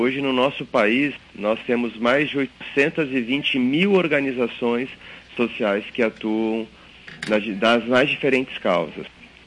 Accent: Mato Grosso do Sul, Brazil; moved away; Olha, Rosângela, eu não sou natural do Rio Grande do Sul. Eu vim para cá em 2004. Eu venho do Mato Grosso do Sul

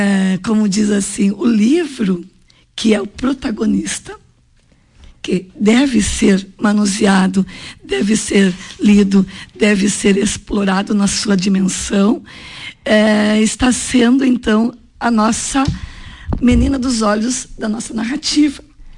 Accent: Salto do Jacuí, Rio Grande do Sul, Brazil; uma feira lá de Salto do Jacuí, minha terra, que também morei lá

